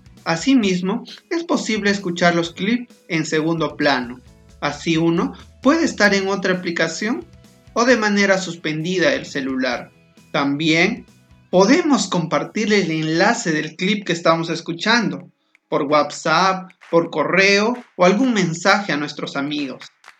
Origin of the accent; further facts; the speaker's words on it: Ayacucho, Peru; now in Lima, Peru; soy del Perú, del departamento de Ayacucho y nací en una pequeña comunidad andina de menos de 50 familias. Actualmente vivo en la ciudad de Lima, la capital de mi país.